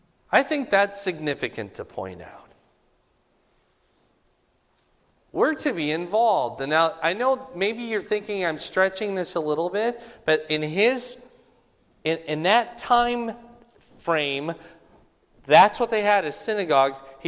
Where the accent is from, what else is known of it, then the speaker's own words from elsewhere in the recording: Fort Dodge, Iowa, United States; also born or lived in Cedar Rapids; now in Des Moines, United States; have to pick a hometown, it would either be Cedar Rapids. That's where I graduated high school, or I grew up in Fort Dodge. But now my hometown, you know, obviously Des Moines.